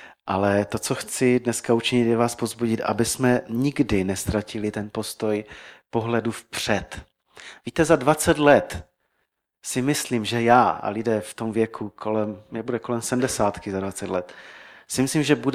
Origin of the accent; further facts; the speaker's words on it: Karviná, Moravian-Silesian Region, Czechia; já jsem z Karviné jinak